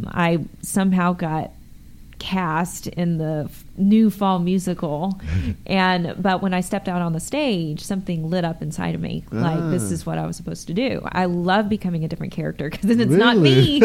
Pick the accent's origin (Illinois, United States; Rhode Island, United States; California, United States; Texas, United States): Texas, United States; West Texas; I was raised in West Texas. You got this accent